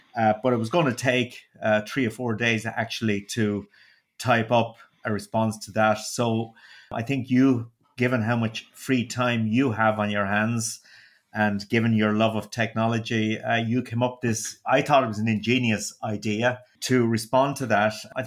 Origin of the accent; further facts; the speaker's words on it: Munster, Ireland; accent: Waterford; I think one thing the listeners would actually miss would be my dulcet Waterford accent.